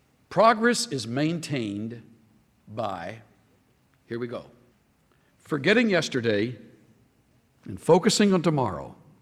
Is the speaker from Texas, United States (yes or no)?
yes; El Campo, Texas, United States; I remember as a little boy in a little Baptist church that we attended for several years growing up in South Texas town of El Campo.